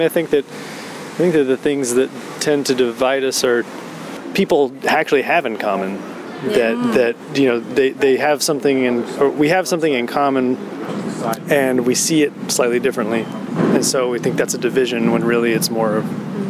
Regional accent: California, United States; growing up in California, it's a lot easier

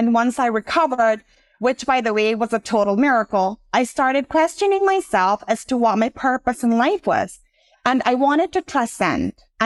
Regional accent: Cayman Islands; I was raised in the Cayman Islands with the ocean as my backyard on one of the most beautiful islands in the world, that has a white sand beach of 7 miles.

